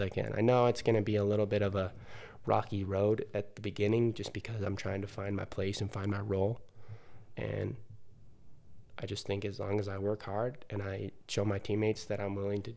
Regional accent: Utah, United States; But, I mean, I'm from Utah, so we kind of have that, not really per se in our backyard

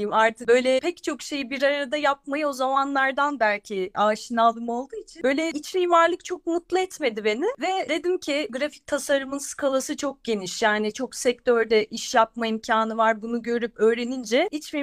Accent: Eskişehir, Turkey; moved away as an adult; now in Istanbul, Turkey; Biter bitmez de zaten doğrudan İstanbul'a taşındım. Eskişehir doğma büyüme Anadolu Üniversitesi tabii mezunuyum

